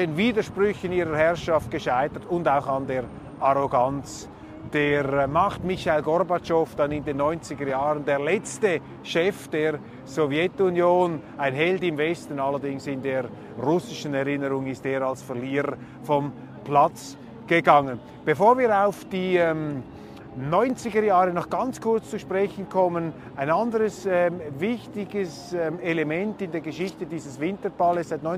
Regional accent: Switzerland; Wir Schweizer, an kleinstaatliche, kleinräumige Verhältnisse gewöhnt

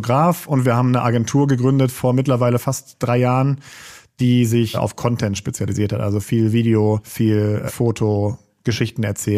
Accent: Essen, North Rhine-Westphalia, Germany; Aus Essen-Holsterhausen. Da bin ich auch aufgewachsen. Da bin ich zur Schule gegangen und alles.

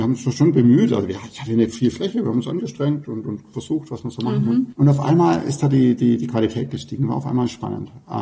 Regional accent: Baden-Württemberg, Germany; accent: Swabian; ich bin natürlich ein Fan vom schwäbischen Dialekt. Das Einzige, was mir in unserem Dialekt nicht so gefällt, ist, dass wir eigentlich kein stimmhaftes S sprechen können.

